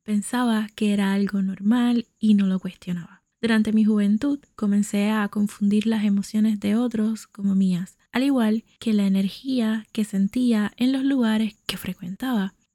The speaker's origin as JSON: {"language": "Spanish", "country": "Puerto Rico", "said": "puertorriqueña y tu sanadora holística favorita"}